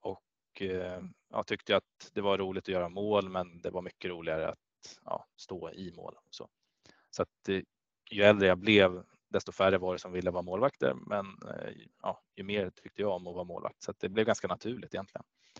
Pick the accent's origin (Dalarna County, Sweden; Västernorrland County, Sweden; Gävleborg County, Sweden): Gävleborg County, Sweden; Gävle; Jag är från Gävle och där är hockey ja, stort.